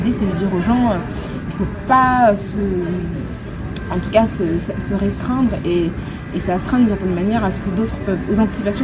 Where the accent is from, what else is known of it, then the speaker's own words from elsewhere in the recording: Paris, Île-de-France, France; je suis née en France, j'ai toujours vécu à Paris. On m'a beaucoup posé la question d'où je venais. Et j'ai aucun problème avec mes origines, hein. Mes origines sont au Sénégal